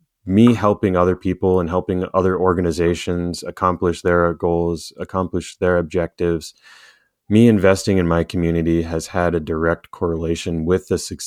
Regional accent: Billings, Montana, United States; I grew up in Billings, Montana, the beautiful city in the valley.

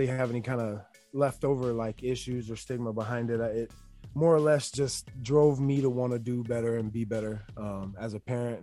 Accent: Melbourne, Florida, United States; Well, I grew up in Melbourne, Palm Bay area in Florida, Brevard County. Started out there.

